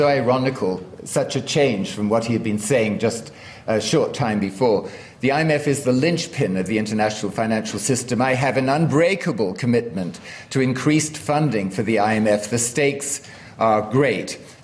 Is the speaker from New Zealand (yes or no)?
yes; New Zealand; I'm actually from New Zealand.